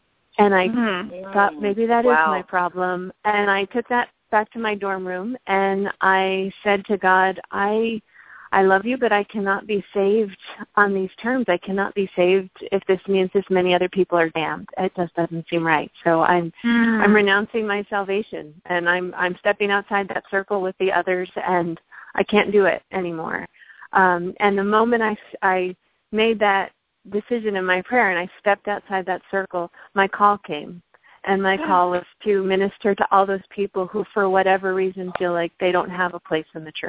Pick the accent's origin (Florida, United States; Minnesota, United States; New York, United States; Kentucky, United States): New York, United States; I grew up just north of you in Rockland County, New York, just north of New York City, and I was raised evangelical.